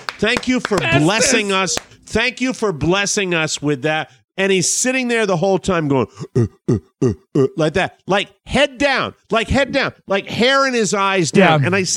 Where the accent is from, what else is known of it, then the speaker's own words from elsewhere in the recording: Ireland; because I'm Irish, I'm constantly prepared for tragedy